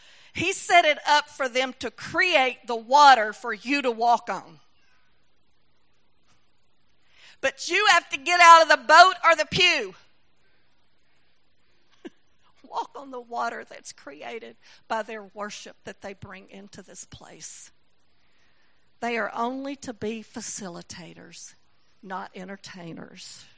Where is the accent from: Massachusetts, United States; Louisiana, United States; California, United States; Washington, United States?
Louisiana, United States; accent: Louisiana; Now, my accent's from Louisiana, and you can tell.